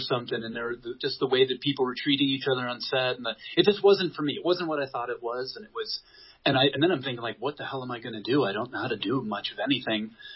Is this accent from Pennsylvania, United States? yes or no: yes; Pittsburgh, Pennsylvania, United States; I'm from Pittsburgh.